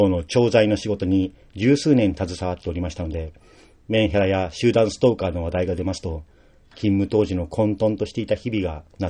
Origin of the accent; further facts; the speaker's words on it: Mito, Ibaraki, Japan; moved away as an adult; now in Hokuto, Japan; 私は茨城県水戸市出身、夫の転勤で15年ほど前に山梨県に引っ越してまいりました。甲府伊沢と転々とし、現在は北斗市の白州町に住んでおります。